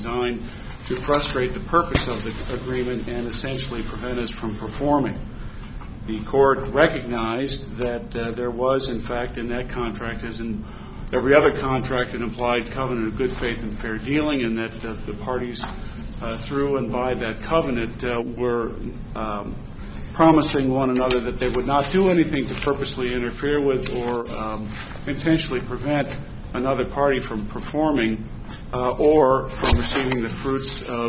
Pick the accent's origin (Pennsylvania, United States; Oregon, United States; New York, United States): Oregon, United States; Bend; I'm from Bend, Oregon.